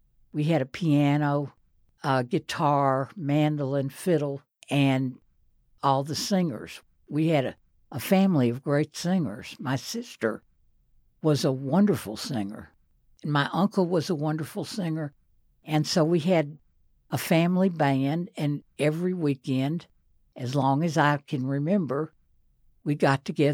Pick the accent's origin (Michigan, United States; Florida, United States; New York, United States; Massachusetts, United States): Michigan, United States; Detroit; also born or lived in Paris, Tennessee / Huntsville, Alabama; now in Cincinnati, United States; Well, it was a long story. We moved to Detroit when I was about five, then to Huntsville, Alabama. And I met a man and married him, and he was stationed here at General Electric.